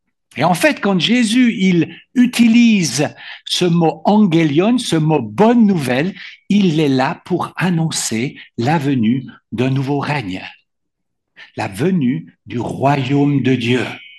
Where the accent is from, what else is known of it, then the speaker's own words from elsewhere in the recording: Switzerland; je viens de Suisse, j'habite dans la partie francophone de la Suisse, dans une ville qui s'appelle Lausanne.